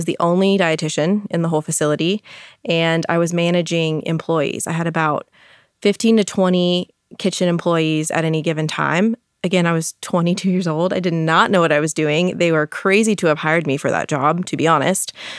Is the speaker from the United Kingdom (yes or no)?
no; New Braunfels, Texas, United States; so it was in my hometown. I'm from New Braunfels, Texas, and there aren't many dietitians in New Braunfels, Texas.